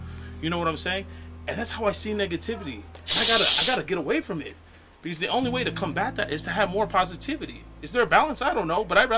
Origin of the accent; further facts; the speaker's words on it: United States; born there; Even though I'm Tongan American and born here in America, I still love my Tongan country